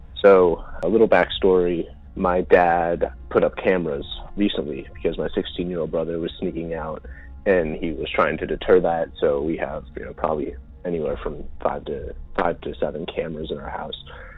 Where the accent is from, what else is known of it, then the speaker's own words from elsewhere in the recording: Cincinnati, Ohio, United States; from Cincinnati, and I live in a lot of other callers in the Ohio River Valley.